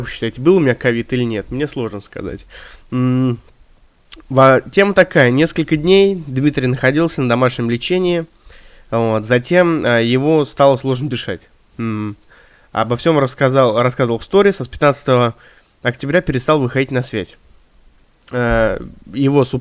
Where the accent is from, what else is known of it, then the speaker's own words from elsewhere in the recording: Tver Oblast, Russia; Пятно масляное на Волге в Тверской области, в моем родном городе.